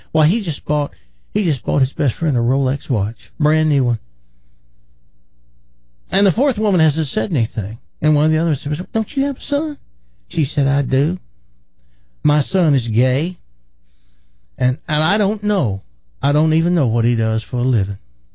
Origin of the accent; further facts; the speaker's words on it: the South, United States; I'm from the South, so I can do this joke, and I'm very familiar with Southern women.